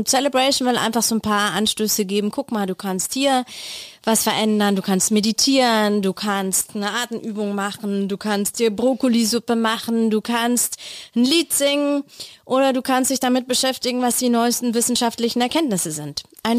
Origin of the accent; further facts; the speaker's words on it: Bavaria, Germany; Da wo ich herkomme in Bayern, sagt man ja auch immer so, ja, gell, servus